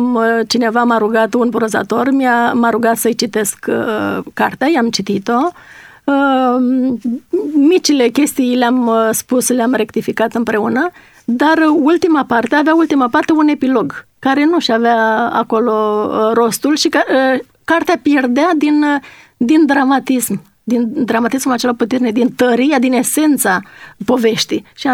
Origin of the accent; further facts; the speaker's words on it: Gârliciu, Constanța County, Romania; born there; Pe malul Dunării, la Gârliciu, de unde sunt eu născută.